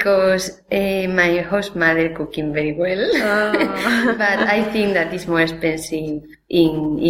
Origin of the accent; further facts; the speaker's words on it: Asturias, Spain; English is a second language; I'm from Asturias in Spain.